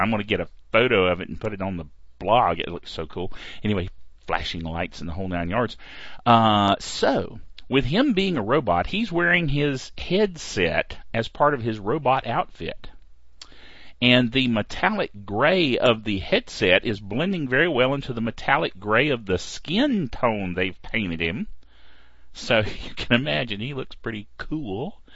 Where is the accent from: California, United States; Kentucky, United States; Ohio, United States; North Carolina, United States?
North Carolina, United States; accent: Piedmont North Carolina; can hear the accent and know that I am a Piedmont North Carolinian. Okay? It actually gets worse. My accent gets much worse if I'm not doing a podcast